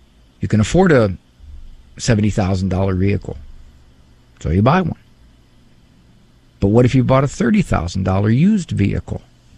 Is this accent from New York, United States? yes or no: no; Ohio, United States; There's a parish in my hometown called St. Joseph's. Spectacularly beautiful parish. Big parish. At one time in the 60s, it was the largest elementary school in Stark County, Ohio.